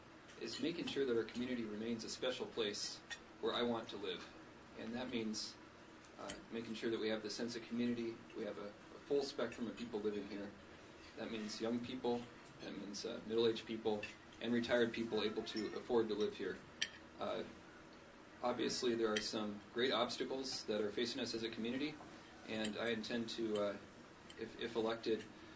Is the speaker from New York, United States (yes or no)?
no; Sitka, Alaska, United States; I was born here in Sitka and raised here, graduated from Sitka High, and I'm lucky enough to come back and have a job here so I can stay.